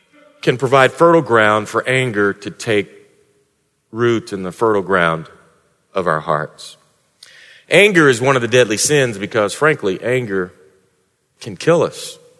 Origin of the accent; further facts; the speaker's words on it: St. Louis, Missouri, United States; also born or lived in Houston; I grew up in St. Louis. You go outside in the middle of the summer and it's like breathing mud. We lived in Houston for a number of years.